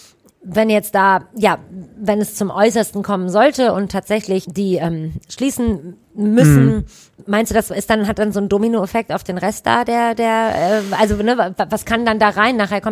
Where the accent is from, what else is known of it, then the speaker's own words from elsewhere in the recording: Düsseldorf, North Rhine-Westphalia, Germany; Und diese spanische Gasse wäre jetzt für mich als Düsseldorferin gar nicht so in meinem Portfolio